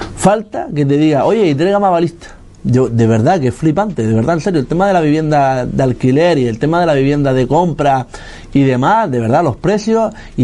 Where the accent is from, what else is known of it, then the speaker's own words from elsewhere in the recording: Canary Islands, Spain; now in Fuerteventura, Spain; Igual que yo soy canario y llevo muchísimos años aquí y me considero majorero.